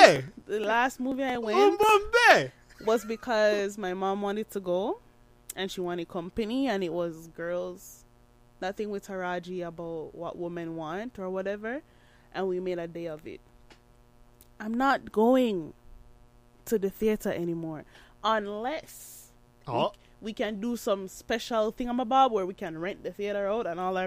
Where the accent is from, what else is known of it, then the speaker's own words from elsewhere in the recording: Jamaica; now in Canada; I am a Jamaican woman who grew up in Jamaica before I moved to Canada. All right. In Jamaica, as with everything we do, we are a vibrant people.